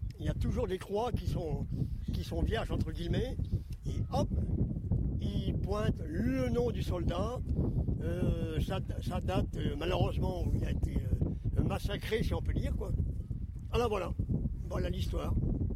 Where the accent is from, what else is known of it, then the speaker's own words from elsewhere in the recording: Brittany, France; moi je suis un Breton d'origine, quoi.